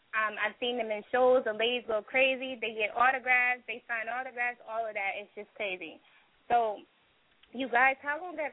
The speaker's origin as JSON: {"language": "English", "town": "Killeen", "region": "Texas", "country": "United States", "said": "Like I said, I'm from Killeen."}